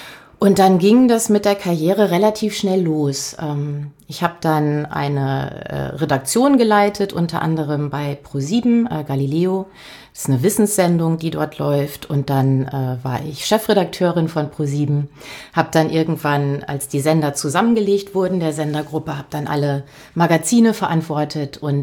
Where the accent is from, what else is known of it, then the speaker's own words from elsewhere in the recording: Germany; born there; Also geboren bin ich in einer Kleinstadt an der holländischen Grenze. Und wollte damals dann, als ich Abi gemacht habe, unbedingt nach Berlin.